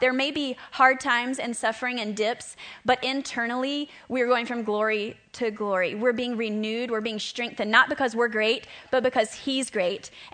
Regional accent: the South, United States; because I grew up in the Southern culture of like prudishness

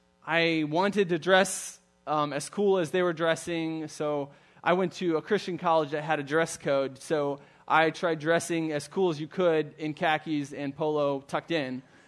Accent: Germany; I grew up in Germany, son of a missionary family and one of seven kids. So growing up in Germany with so many kids and a family of nine

